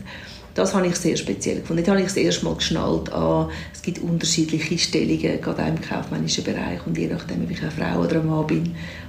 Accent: Switzerland; Mein Vater hatte eine deutsche Staatsbürgerschaft, meine Mutter war Schweizerin. Ich habe mich immer als Schweizerin verstanden, aber ich hatte einen ausländischen Hintergrund.

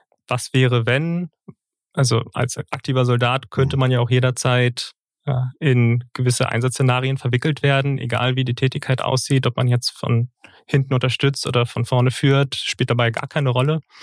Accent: Schleswig-Holstein, Germany; also born or lived in England; Ursprünglich komme ich aus Schleswig-Holstein, würde ich jetzt sagen. Geboren wurde ich zwar in England, das war aber aufgrund der Stationierung meines Vaters.

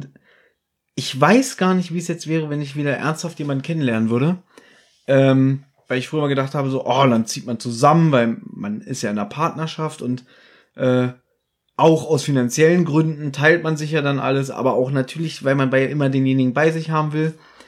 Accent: Berlin, Germany; born there; Ich bin in Berlin geboren. Und bin hier allein in dieser großen Stadt.

